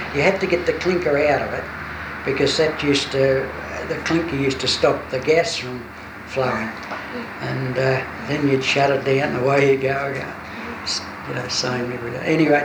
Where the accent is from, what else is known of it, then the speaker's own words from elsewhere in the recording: Birchip, Victoria, Australia; I come up from Birchip.